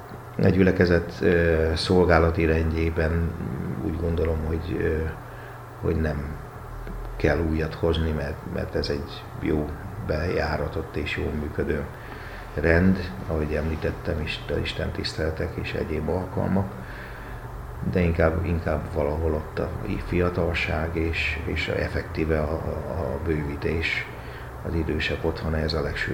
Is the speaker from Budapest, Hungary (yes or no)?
no; Baja, Bács-Kiskun, Hungary; Igen, tehát én bajai vagyok, egy hadgyerekes családban nőttem fel.